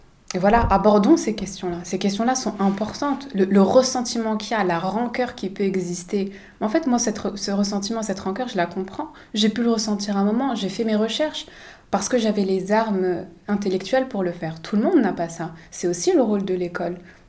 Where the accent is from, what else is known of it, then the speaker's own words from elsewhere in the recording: France; born there; Je suis française, je suis née ici.